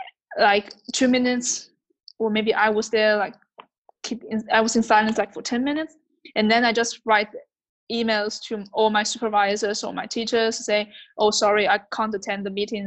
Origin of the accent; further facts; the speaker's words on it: Wuhan, Hubei, China; English is a second language; now in Germany; from China, from Wuhan, and I'm currently studying electrical engineering in Germany. Well, I've lived in Germany since 5 years